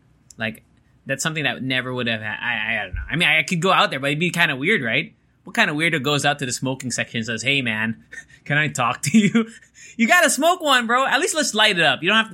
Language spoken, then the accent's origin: English; Japan; I remember growing up in Japan, when people were sick, they would wear masks.